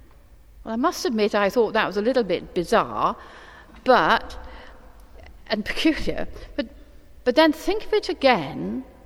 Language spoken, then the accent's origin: English; Wales, United Kingdom; I had my doubts before I went, English reserve and all that, even though I am Welsh.